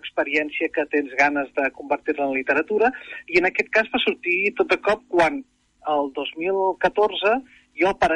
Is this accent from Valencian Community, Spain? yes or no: no; Sant Celoni, Catalonia, Spain; Jo soc de Sant Celoni, tot i que puntualment vaig néixer a l'Hospital de Granollers, tota la vida he viscut a Sant Celoni, i Sant Celoni, al peu d'una autopista, està just al mig de dos parcs naturals, el Parc Natural del Montnegre Corredor i el Parc Natural del Montseny.